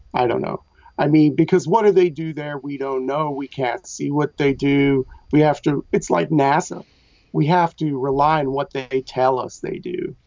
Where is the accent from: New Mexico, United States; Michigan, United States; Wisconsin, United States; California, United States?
New Mexico, United States; Albuquerque; I grew up in New Mexico. It's a state, not a country. I grew up in New Mexico, Albuquerque.